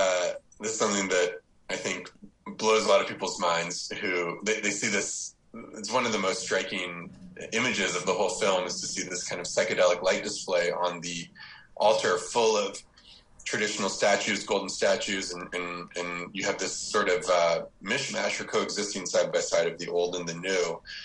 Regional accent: United States; as an American growing up, in history class, all that I got about Cambodia was maybe one or two sentences for the Khmer Rouge.

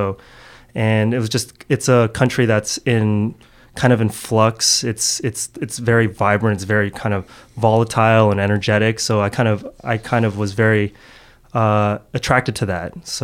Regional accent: Newmarket, Ontario, Canada; born there; I'm second generation Korean Canadian, and I was born in the suburbs. I was born in Newmarket, Ontario, GTA. So I have a lot of, I guess, Canadiana in me as well. But my home was very, very. I grew up in a very, very Korean home.

